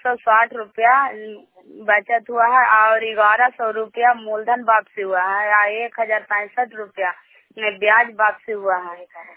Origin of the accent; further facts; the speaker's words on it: Sherpur, Bihar, India; मैं गुलाब जी का स्वयं सहायता समूह से बोल रही हूँ और नालंदा जिला और हरनौत प्रखंड शेरपुर गांव के रहने वाली हूँ।